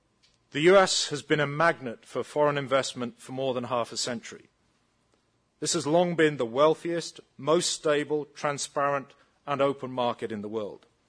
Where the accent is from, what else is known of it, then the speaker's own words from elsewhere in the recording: United Kingdom; now in United States; I'm British. I've worked for American companies in England, Turkey, and Switzerland. I've also worked in Germany. Now I work for a German company in the US.